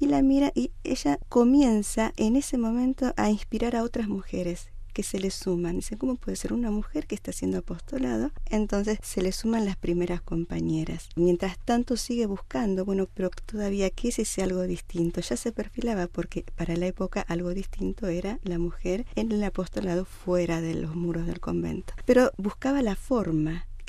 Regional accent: Argentina; Yo soy de América Latina, específicamente de Argentina.

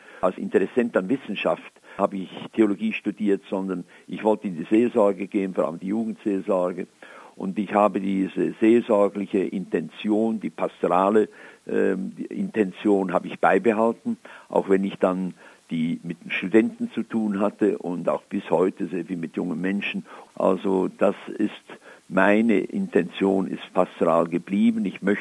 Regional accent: Sursee, Lucerne, Switzerland; now in Tübingen, Germany; Ja, ich freue mich, dass ich auch jetzt wieder in meine Heimatgemeinde Sursee, wenn ich dann meinen Geburtstag nachfeiere, genauso wie hier in Tübingen, auch den Gottesdienst feiern kann, einen Dankgottesdienst.

